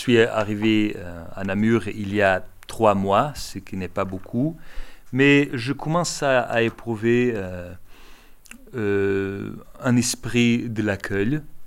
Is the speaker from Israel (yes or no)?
no; Portugal; Parce qu'en tant que Portugais, je sentis toujours la même phrase appliquée à moi et à mes compatriotes.